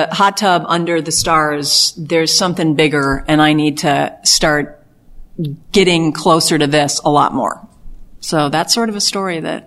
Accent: Midwest, United States; I was raised in the Midwest. I love my Midwest background. I went to school back east, and then I went west

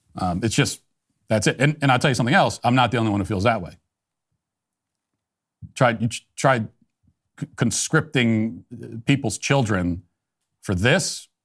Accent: United States; As an American citizen, as a father, a husband, all the things I have to worry about every day

